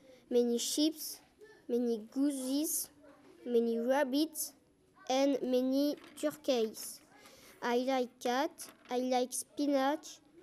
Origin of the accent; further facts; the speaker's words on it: France; English is a second language; now in Saint-Charles-de-Percy, France; I live in Saint-Charles-de-Percy. I come from France.